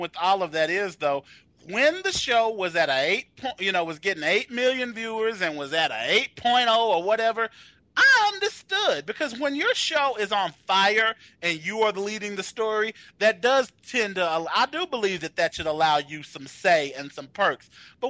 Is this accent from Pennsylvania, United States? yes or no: no; Texas, United States; Look, I'm from Texas too.